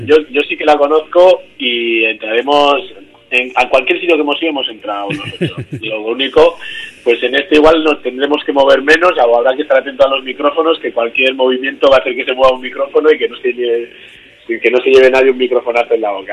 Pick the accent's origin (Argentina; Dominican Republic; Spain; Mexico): Spain; Vitoria, Basque Country; yo soy de Vitoria, yo soy gasteiztarra